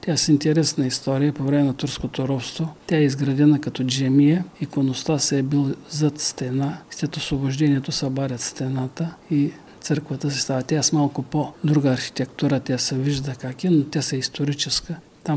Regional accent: Haskovo, Haskovo Province, Bulgaria; аз, тъй като съм роден и живял в Хаско

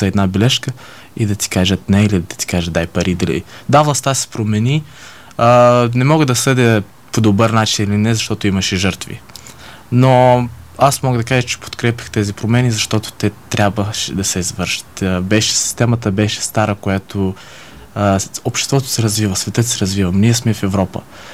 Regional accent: Golitsa, Odesa Oblast, Ukraine; Аз съм българин от Бесарабия, от украинската част Бесарабия, там където има много български села, където и до сега живеят българи. Роден съм в село Голица в Болградския район на Одеска област

